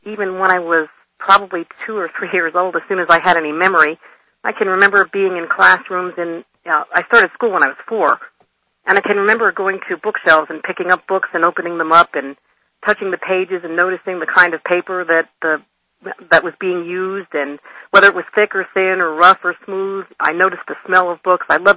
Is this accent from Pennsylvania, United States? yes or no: yes; Pennsylvania, United States; I grew up in Pennsylvania, in eastern Pennsylvania.